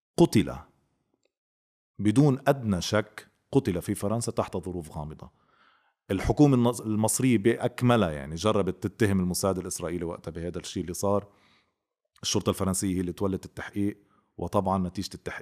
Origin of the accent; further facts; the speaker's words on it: Lebanon; رغم أنه أنا من لبنان وقاعد بلبنان ونقدر نوصل للنبطية